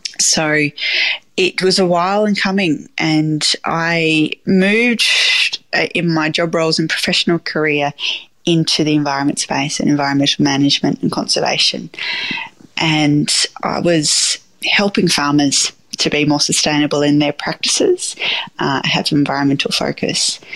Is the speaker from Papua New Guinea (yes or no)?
no; Bordertown, South Australia, Australia; So I grew up on the farm. My grandparents were there, and it was great. And growing up in Bordertown was a lovely place to grow up.